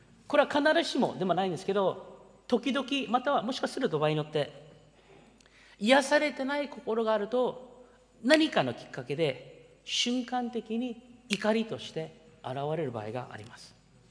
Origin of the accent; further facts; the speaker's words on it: United States; 私はアメリカ育ちのハリウッド映画の見過ぎかもしれない。